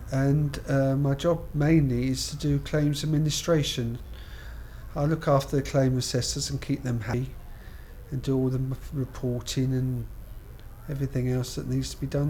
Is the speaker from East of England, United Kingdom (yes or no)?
yes; Hoddesdon, East of England, United Kingdom; I come from Hoddesdon in Hertfordshire. My birthday is the 23rd of September 1951.